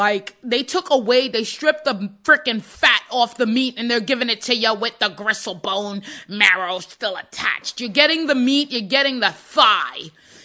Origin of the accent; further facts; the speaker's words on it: Jamaica; now in United States; We came from Jamaica.